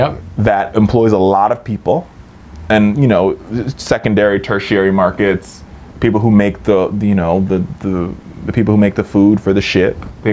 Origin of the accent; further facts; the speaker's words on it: Virginia, United States; Like, I'm from Virginia. Like, I lived for Virginia 7 years, and I didn't see MS-13.